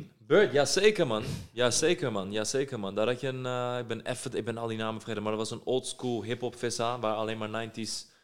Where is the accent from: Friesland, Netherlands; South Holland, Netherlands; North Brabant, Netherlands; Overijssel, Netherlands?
South Holland, Netherlands; Vlaardingen; Je moet je voorstellen, ik kwam van Vlaardingen.